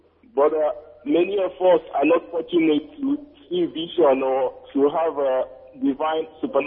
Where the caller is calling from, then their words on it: Netherlands; I'm calling from Netherlands.